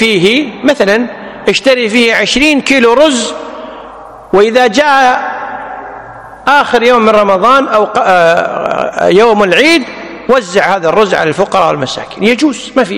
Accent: Kuwait; مثل عندنا في الكويت الآن النيابة هي التي تقوم بالتحقيقات

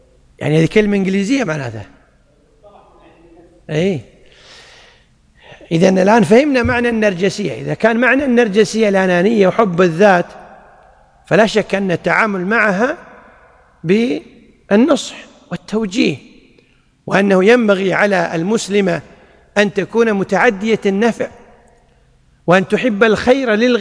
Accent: Kuwait; لأنه كما يقول الناس عندنا في الكويت: الذهب زينة وخزينة،

